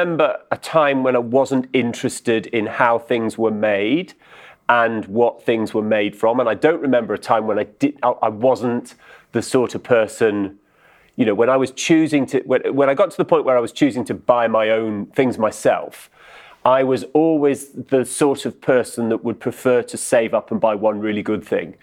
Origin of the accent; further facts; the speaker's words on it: Edinburgh, Scotland, United Kingdom; everything in the house that I grew up in Edinburgh was either bought secondhand